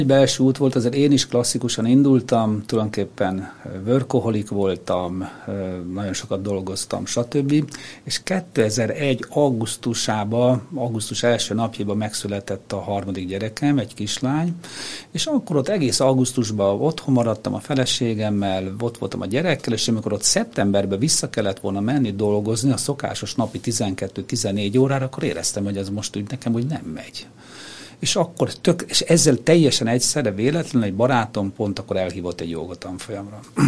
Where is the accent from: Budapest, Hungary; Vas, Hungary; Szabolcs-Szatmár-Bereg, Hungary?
Budapest, Hungary; Én Tőzsgyökeres budapesti vagyok, és a COVID alatt nekünk volt Balatonon egy nyaralónk, és akkor oda leköltöztem